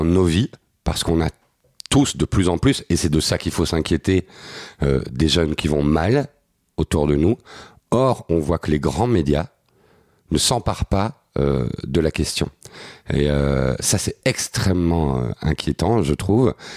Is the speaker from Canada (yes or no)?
no; Belgium; moi je suis belge et je suis à Paris là